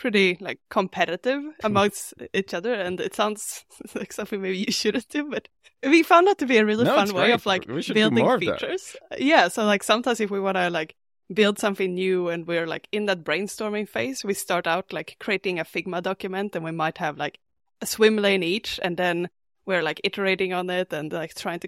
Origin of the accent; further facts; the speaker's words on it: Sweden; I'm from Sweden.